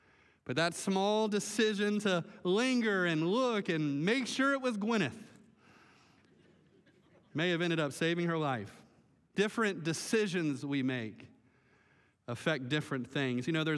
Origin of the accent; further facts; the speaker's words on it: Melbourne, Florida, United States; you know, Melbourne is my hometown. I was born and raised here right on through. And so growing up here, you know, in the 80s and in the 90s, you know, Melbourne was kind of like a sleepy little town back then.